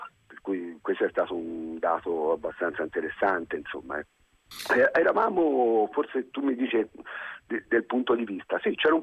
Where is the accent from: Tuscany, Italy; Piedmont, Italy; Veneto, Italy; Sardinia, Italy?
Tuscany, Italy; Florence; Sono fiorentino